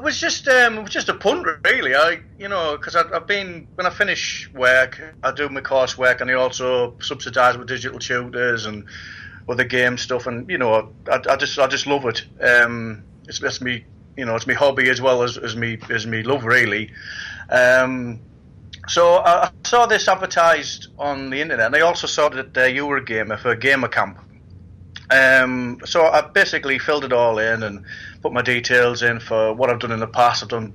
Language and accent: English; Worcester, West Midlands, United Kingdom; I'm from Worcester, and I'm on the Art and Animation course.